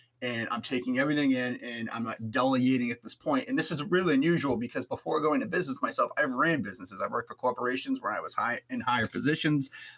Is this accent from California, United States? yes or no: no; Boston, Massachusetts, United States; So like I said in the last episode, so I grew up in Boston and I grew up in like an area and around people that, I don't know if I'm ever saying this, like you brushed everything under the rug